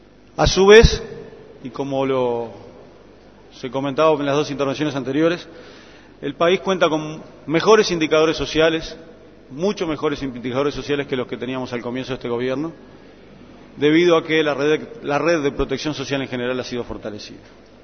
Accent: Uruguay; habiendo realizado una tarea que nos enorgullece a todos como uruguayos.

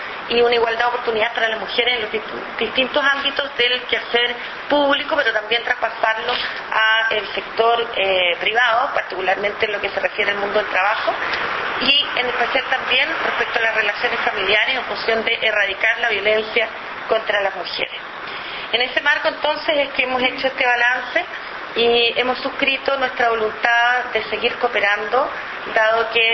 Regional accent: Chile; a nosotros como chilenos y chilenas nos interesa

